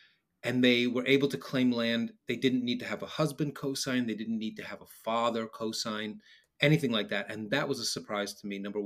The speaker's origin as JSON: {"language": "English", "town": "New York City", "region": "New York", "country": "United States", "tie": "born or raised there", "said": "It's about New York and about growing up in New York and about New York history and all the rest. And after I finished that book, even as a New Yorker, I was pretty sick of New York"}